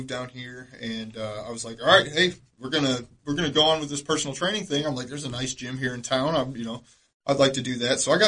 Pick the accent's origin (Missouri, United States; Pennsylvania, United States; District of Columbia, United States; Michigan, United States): Michigan, United States; That's like I came here from Michigan, man. I mean, Michigan is, there's not a lot of money there.